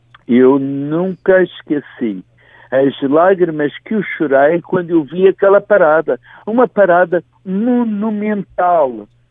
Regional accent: Madeira, Portugal; Sou o único candidato que sou madeirense às eleições da Assembleia da República.

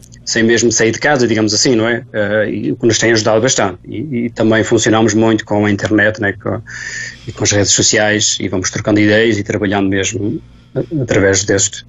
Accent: Santo Espírito, Azores, Portugal; Nós somos da Freguesia Santo Espírito e temos lá um local em Santo Espírito

